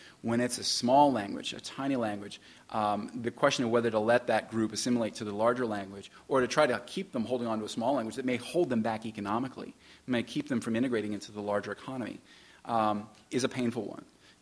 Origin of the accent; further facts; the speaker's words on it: Georgia, United States; accent: Southern; when I go down to Thanksgiving in Georgia, my Southern accent will come out a bit of out of the woodwork.